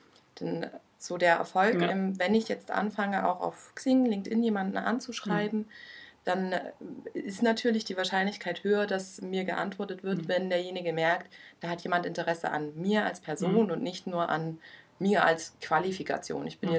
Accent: Saxony, Germany; now in Leipzig, Germany; Ich bin aufgewachsen im Erzgebirge und bin dann 2016 nach Leipzig gezogen

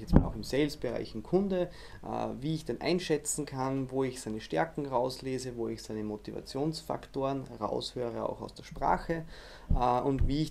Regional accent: Salzburg, Austria; ich komme aus Salzburg, aus Österreich

